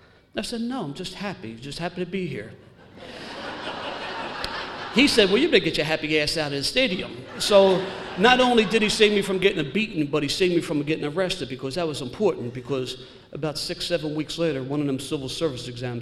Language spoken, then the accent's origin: English; Pennsylvania, United States; When I grew up in Pennsylvania, in the Commonwealth of Pennsylvania, the drinking age has always been 21, and it's hard to drink in Pennsylvania.